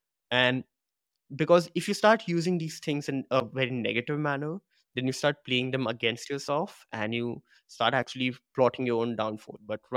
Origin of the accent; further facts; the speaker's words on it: India; I have been insulted for being an Indian by certain narrow-minded people and all.